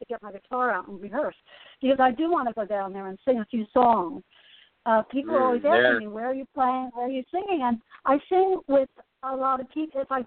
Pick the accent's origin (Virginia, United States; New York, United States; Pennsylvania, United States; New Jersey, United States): New Jersey, United States; Asbury Park; Well, because I grew up in Asbury Park, and I'm also a musician